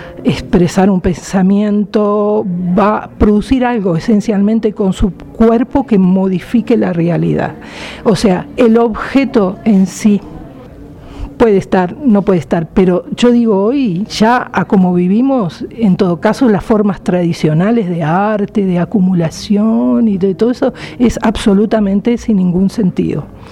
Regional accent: Uruguay; vengo de Uruguay

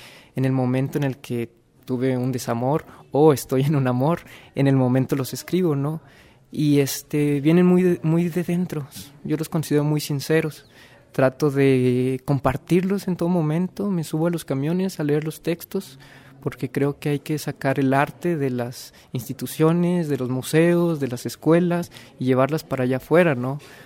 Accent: Saltillo, Coahuila, Mexico; now in Oaxaca, Mexico; yo soy de Saltillo, Coahuila. Estoy viviendo en Oaxaca

